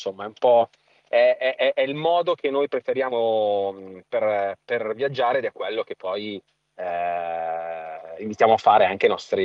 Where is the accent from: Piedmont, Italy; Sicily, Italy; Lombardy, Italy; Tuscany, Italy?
Piedmont, Italy; essendo io piemontese, molto vicino al Lago Maggiore, quindi diciamo che siamo vicini di casa.